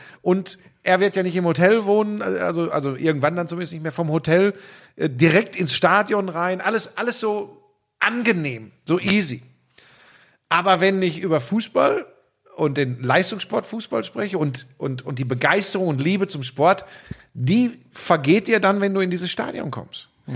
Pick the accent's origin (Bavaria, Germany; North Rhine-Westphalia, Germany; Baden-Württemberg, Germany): North Rhine-Westphalia, Germany; da bin ich aber wirklich so vielleicht auch ein Kind des Ruhrgebiets.